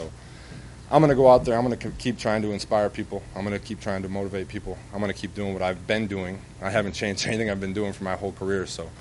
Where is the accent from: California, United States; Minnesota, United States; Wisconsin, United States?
Wisconsin, United States; I grew up in Wisconsin and watched Brett Favre play right after his father died.